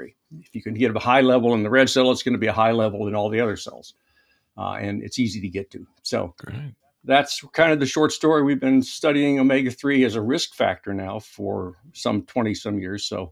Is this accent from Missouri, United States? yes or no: yes; Kansas City, Missouri, United States; also born or lived in Oregon; was all primarily in Oregon and in Kansas City, where I moved after I left Oregon. Kansas City is my hometown, so it was going back home.